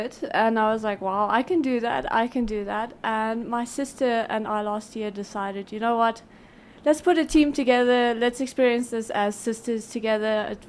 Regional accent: Swakopmund, Erongo, Namibia; Yeah, Steckels Toyota is from Swakopmund, my hometown.

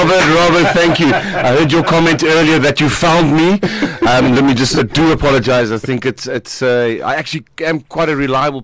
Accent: Pretoria, Gauteng, South Africa; now in Durban, South Africa; I have quite good friends that I grew up in Pretoria that's been living here for 27 odd years.

